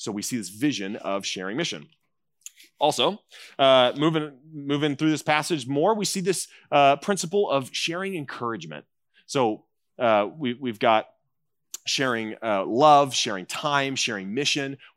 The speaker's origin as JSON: {"language": "English", "region": "California", "country": "United States", "tie": "born or raised there", "said": "So I grew up in Orange County."}